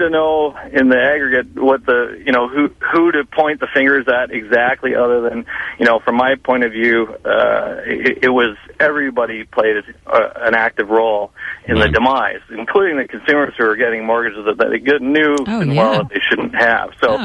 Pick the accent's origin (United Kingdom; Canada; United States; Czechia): Canada; London, Ontario; I'm from a town called London, Ontario.